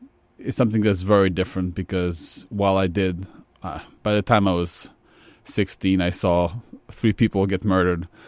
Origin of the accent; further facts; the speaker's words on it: Île-de-France, France; And I grew up in a suburb of Paris. A lot of the suburbs in Paris are sort of the inner cities, the American inner cities.